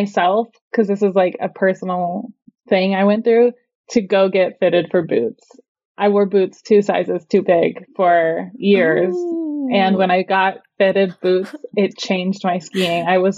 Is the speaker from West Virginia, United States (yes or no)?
no; Olympia, Washington, United States; I grew up in Olympia, so the closest mountain is like 2 to 3 hours away with traffic.